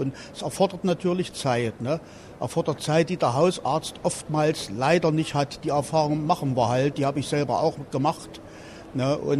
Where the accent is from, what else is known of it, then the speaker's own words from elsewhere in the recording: Thuringia, Germany; Also wie gesagt, ich komme aus dem Landkreis Saalfeld-Rudolstadt.